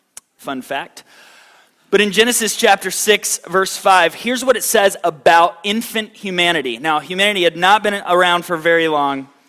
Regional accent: Florida, United States; I'm from Florida. I've never even seen ice, let alone skated around on it and tried to hit a puck.

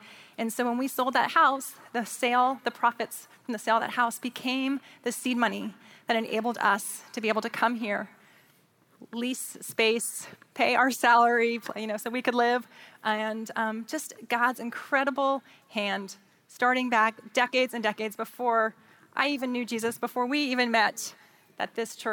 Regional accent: Virginia, United States; I was growing up in Northern Virginia in a family with my sister and my two parents.

